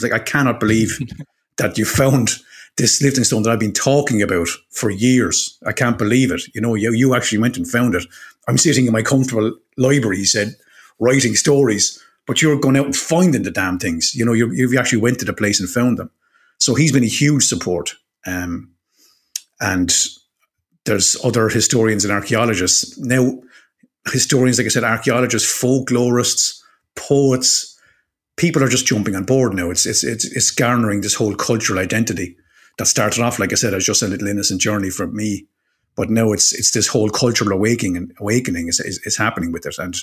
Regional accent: Waterford, Munster, Ireland; Like I'm from Waterford, which is like a old, I think it's old Danish or Norwegian for like Vadrafjord or so. We'd be an old Viking settlement from 1914 down in Waterford.

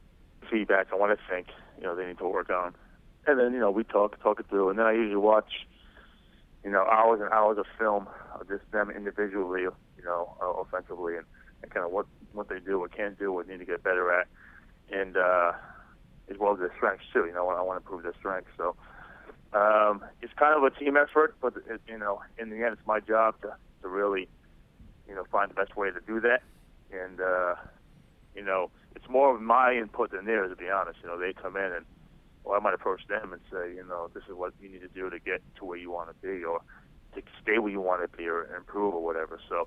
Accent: Rhode Island, United States; I just decided to go back to my home state of Rhode Island and be a teacher.

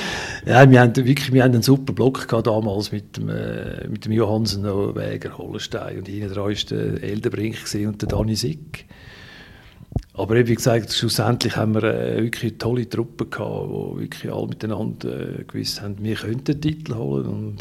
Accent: Bülach, Zurich, Switzerland; Weil ich auch in Bülach, wo ich aufgewachsen bin

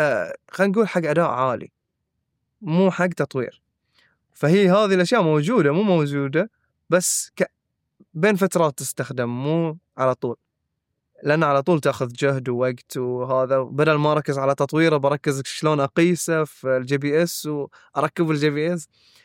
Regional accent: Bahrain; المواهب اللي عندنا في البحرين أغلب الأحيان تبدي منافستها في عمر 9-8 سنوات

